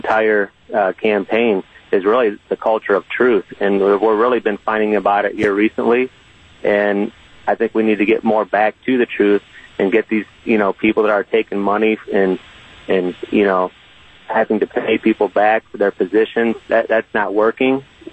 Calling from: Fort Wayne, Indiana, United States; Yeah, Fort Wayne, Indiana.

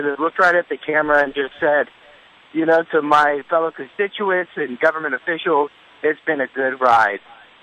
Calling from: San Francisco, California, United States; San Francisco, KSFO.

